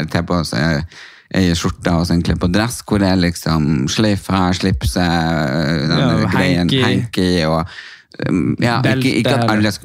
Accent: Northern Norway, Norway; vi er sammen og vi må ha en reality-serie for vi er ekte nordlendinger.

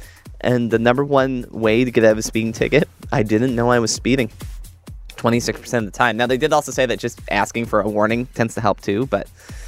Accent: Dundas, Ontario, Canada; From 905, I grew up in Dundas

